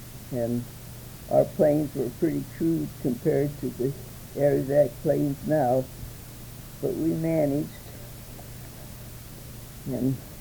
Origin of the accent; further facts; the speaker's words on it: California, United States; also born or lived in Sheridan, Wyoming; Well, I was born in Sheridan, Wyoming, way up in the coal country. And at 10, I went to California, had my education mostly there.